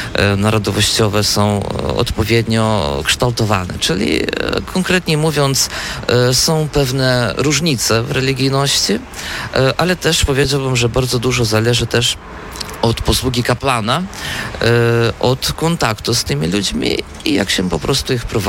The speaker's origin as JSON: {"language": "Polish", "town": "Tytańce", "region": "Vilnius County", "country": "Lithuania", "tie": "born or raised there", "said": "Pochodzę z Wileńszczyzny. Urodziłem się we wsi, w rejonie Sulecznickim. Wieś ma nazwę Tytańce. Jest to nieduża wieś, gdzie skończyłem szkołę podstawową."}